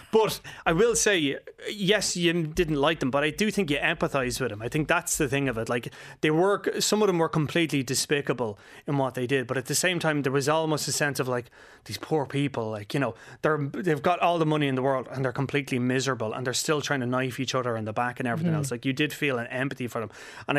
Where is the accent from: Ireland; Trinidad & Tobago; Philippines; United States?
Ireland; Clane, Leinster; I'm from Clane. I've lived near where the Guinness compound was and all the rest of it, and Leixlip and stuff like that.